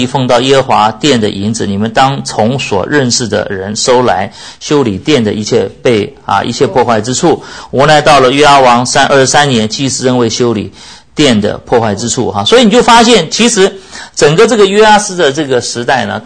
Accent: northern China, China; now in United States; 就像我们中国人北方人吃馒头的那个面粉一样

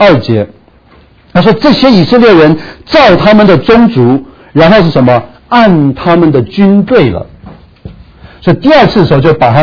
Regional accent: Taiwan; 就好像我们是从台湾来的，我们就去成功岭啊，去当过兵啊

